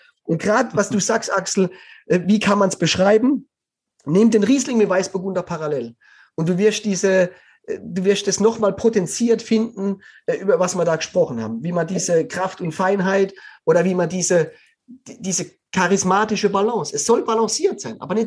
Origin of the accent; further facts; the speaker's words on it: Baden-Württemberg, Germany; Ich komme aus dem Schwarzwald, ich bin da aufgewachsen.